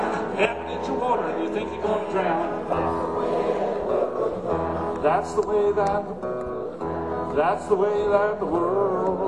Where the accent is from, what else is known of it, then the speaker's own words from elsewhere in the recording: New York, United States; Hey, wait a minute. I'm a New Yorker, man. I don't have a car.